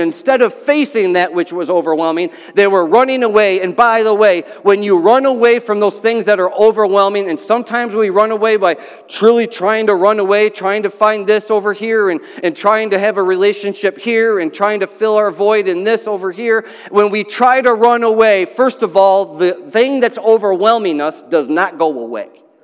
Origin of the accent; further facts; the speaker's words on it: Philadelphia, Pennsylvania, United States; But I come from the Philadelphia area, and one of the teammates that's on the Philadelphia 76ers, his name's Joel Embiid.